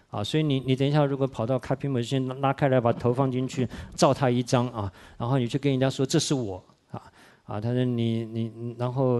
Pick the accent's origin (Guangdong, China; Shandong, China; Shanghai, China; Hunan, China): Shandong, China; 我说我是山东人